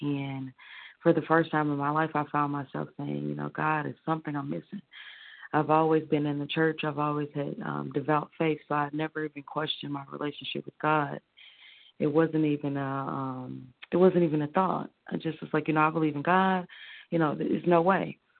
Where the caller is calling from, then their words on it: Michigan, United States; Yes, I'm calling from Michigan.